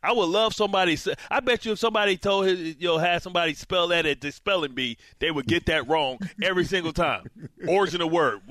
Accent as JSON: {"language": "English", "town": "Detroit", "region": "Michigan", "country": "United States", "lives_now": "St. Louis, United States", "said": "I'm from Detroit, you know what I mean? So we got this Southern twang. Like, you know, my parents are from Alabama. I'm all mixed up. I live in St. Louis"}